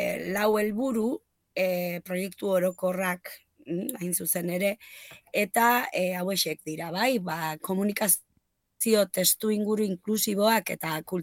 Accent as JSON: {"language": "Basque", "town": "Lakuntza", "region": "Navarre", "country": "Spain", "tie": "born or raised there", "said": "jatorriz lakuntzakoa"}